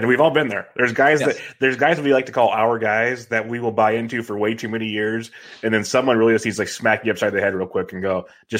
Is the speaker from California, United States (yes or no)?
yes; Woodland, California, United States; I grew up in Woodland, close by.